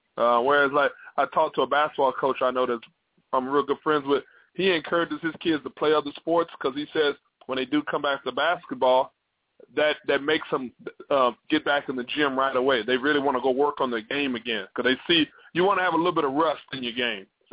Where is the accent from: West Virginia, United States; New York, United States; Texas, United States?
Texas, United States; Houston; Houston, Texas. And graduated from North Shore High School on the east side of Houston, Texas.